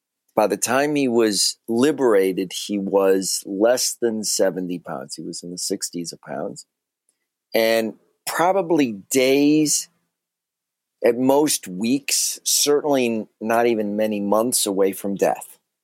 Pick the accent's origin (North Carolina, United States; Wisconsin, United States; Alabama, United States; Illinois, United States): Illinois, United States; Chicago; because I grew up in Chicago, the son of a Holocaust survivor.